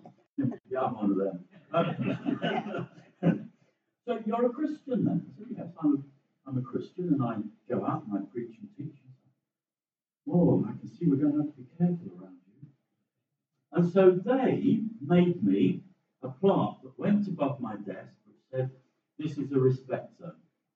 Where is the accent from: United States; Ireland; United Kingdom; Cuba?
United Kingdom; England; now in Wales; I'm an Englishman in Wales.